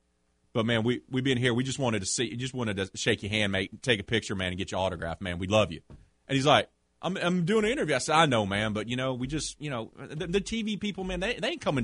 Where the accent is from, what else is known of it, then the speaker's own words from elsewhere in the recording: Louisiana, United States; Even growing up in Louisiana, like Baton Rouge and New Orleans, you'd see tons.